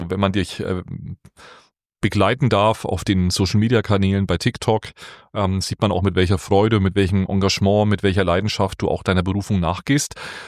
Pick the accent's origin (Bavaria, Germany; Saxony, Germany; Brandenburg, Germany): Bavaria, Germany; als gebürtiger Franke